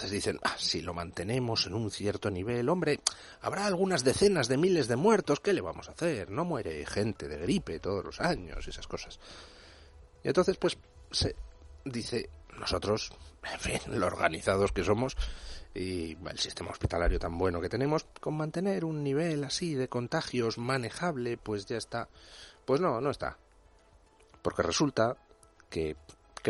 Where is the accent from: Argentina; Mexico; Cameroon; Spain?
Spain; en España ya nos salimos. Soy español.